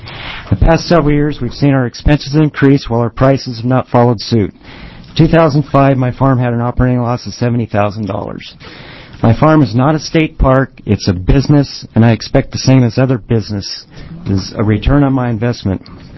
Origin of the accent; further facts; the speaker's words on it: Hood River, Oregon, United States; I'm from Hood River.